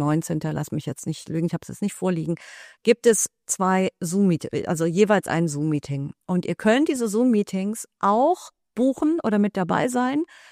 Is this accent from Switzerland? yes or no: no; Vienna, Austria; Ich komme ja aus Wien.